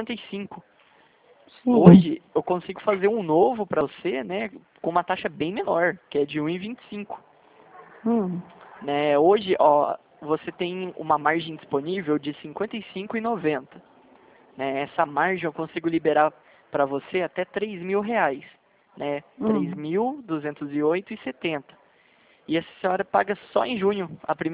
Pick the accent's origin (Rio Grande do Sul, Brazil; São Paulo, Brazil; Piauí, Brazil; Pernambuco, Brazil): São Paulo, Brazil; São José dos Campos; São José dos Campos, né? Eu sou do Vale do Paraíba.